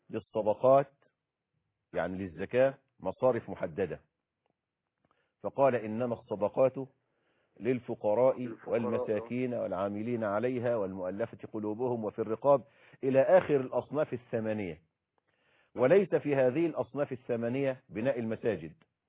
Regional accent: Egypt

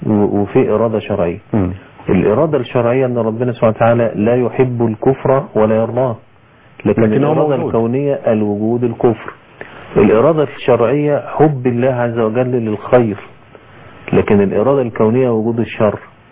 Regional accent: Egypt; لكن ممكن احنا عندنا في مصر مثلا

